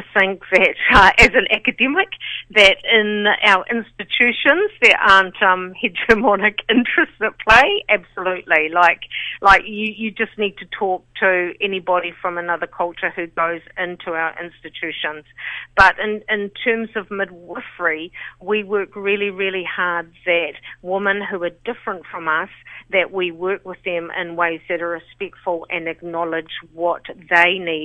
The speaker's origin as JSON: {"language": "English", "country": "New Zealand", "said": "It's really distressing for me to hear as a midwife, and to be honest, as a New Zealander."}